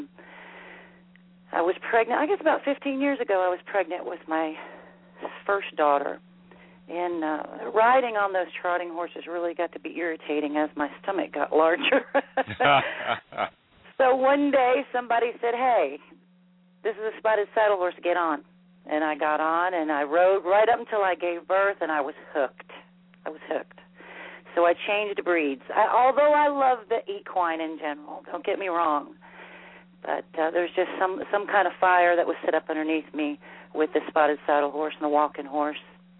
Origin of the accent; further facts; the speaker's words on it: Lewisburg, Tennessee, United States; I'm from Marshall County originally, Lewisburg area